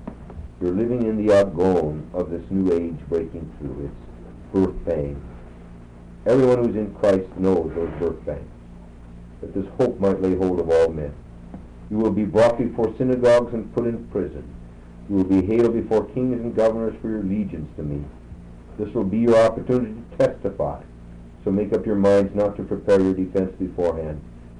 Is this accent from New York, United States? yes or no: yes; Brooklyn, New York, United States; I'm from Brooklyn. It won't be the same.